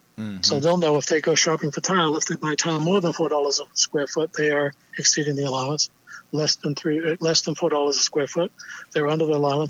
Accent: Nantucket, Massachusetts, United States; When I grew up in Nantucket, you kind of did everything.

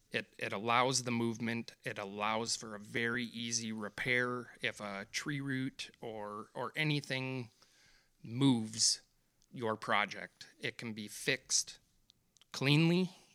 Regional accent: Wisconsin, United States; If people can hear my accent, I am obviously from up north and used to dealing with northern Wisconsin weather

